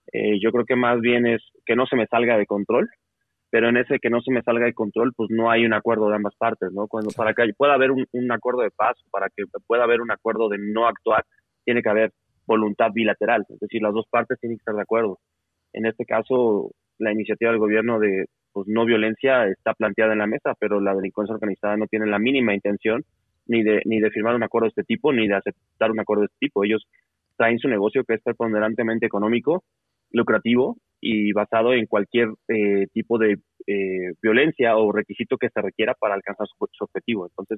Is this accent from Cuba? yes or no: no; Mexico; no olvidemos que somos Estado mexicano.